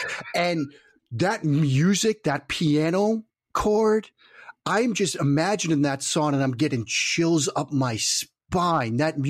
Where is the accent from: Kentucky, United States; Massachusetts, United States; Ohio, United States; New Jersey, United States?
Massachusetts, United States; Boston; I'm an Italian kid, you know, growing up in the Boston area